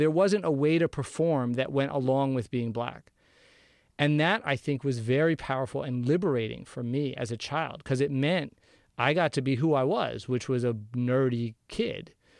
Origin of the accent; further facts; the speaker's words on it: Atlanta, Georgia, United States; Because the amazing thing about growing up in Atlanta is there's no one way to be Black in Atlanta, right?